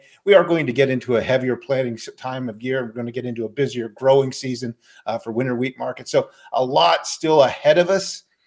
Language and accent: English; Kansas, United States; It did take me back to my old days of, you know, growing up in Kansas where, you know, these things became almost commonplace at this time of year.